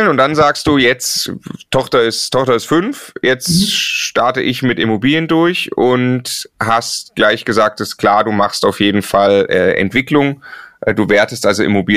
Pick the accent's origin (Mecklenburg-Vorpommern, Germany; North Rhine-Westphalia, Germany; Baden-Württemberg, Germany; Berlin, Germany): Baden-Württemberg, Germany; Leonberg; also born or lived in Stuttgart; weil ich in Leonberg groß geworden bin, geboren in Stuttgart.